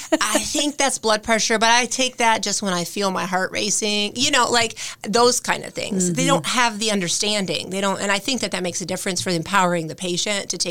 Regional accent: Ohio, United States; I grew up, we said earlier, I grew up in Ohio in a small farm town.

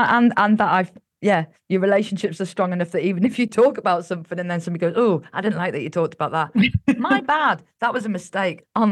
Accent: Yorkshire and the Humber, United Kingdom

